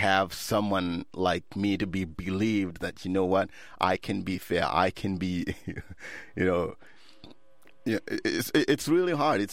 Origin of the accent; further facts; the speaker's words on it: Kenya; no, I'm not. I'm from Kenya.